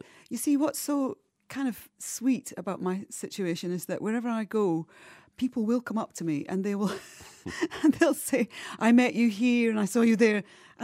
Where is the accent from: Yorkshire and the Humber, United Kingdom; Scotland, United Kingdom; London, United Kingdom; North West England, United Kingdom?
Scotland, United Kingdom; But the fact that I was born and bred there and brought up in Scotland, and that's just a part of who I am. You can hear it in my voice. I never lost my accent and I never will